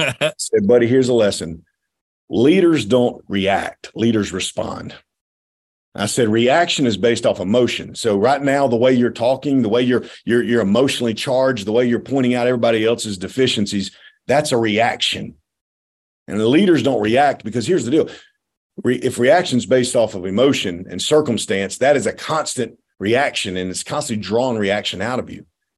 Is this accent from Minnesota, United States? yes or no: no; Louisiana, United States; I'm born and raised in Louisiana, man.